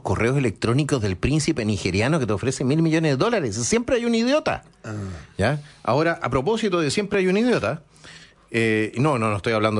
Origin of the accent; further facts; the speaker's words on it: Chile; somos todos chilenos, los empresarios y los trabajadores somos chilenos.